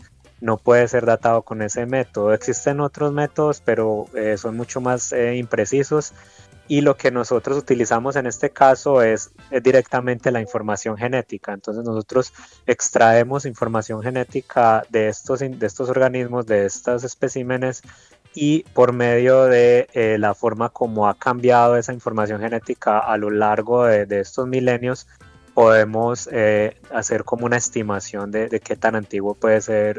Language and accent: Spanish; Marinilla, Antioquia, Colombia; yo también soy montañero, pero el del oriente antioqueño. Yo soy originalmente de Marinilla, Antioquia